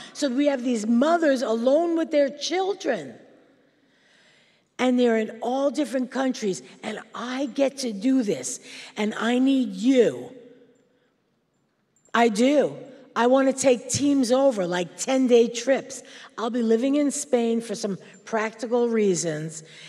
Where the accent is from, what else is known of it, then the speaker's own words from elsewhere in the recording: Brooklyn, New York, United States; Because I'm a Jew from New York. I'm a nice Jewish girl from Brooklyn.